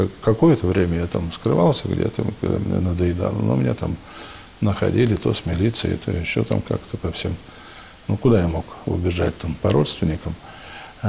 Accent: Moscow Oblast, Russia; Я был первый из Загорского района со времени возрождения духовных школ, который поступил в Троицкую Сергиеву Лавру в семинарию.

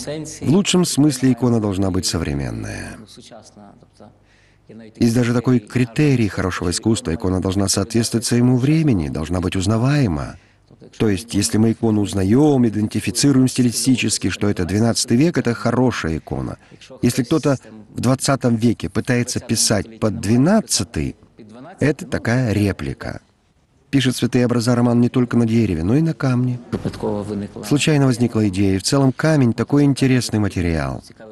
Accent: Kyiv, Ukraine; Поскольку я киевлянин, даже не в первом поколении

